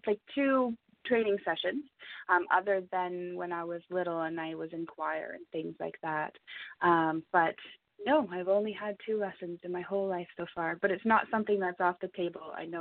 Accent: Ontario, Canada; moved away; I'm originally from Ontario as well, but I moved out here. I stayed out here

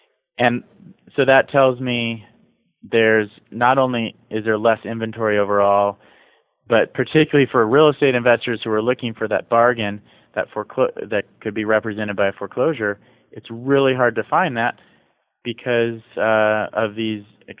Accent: Midwest, United States; now in California, United States; I grew up in the Midwest, and now I'm in California

